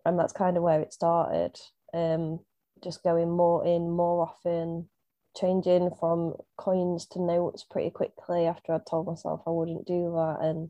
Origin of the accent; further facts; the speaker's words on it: East Midlands, United Kingdom; accent: Derbyshire; Derbyshire, as a lot of people can tell from my accent. Apparently, I have a very strong one that I never knew before, but there we go.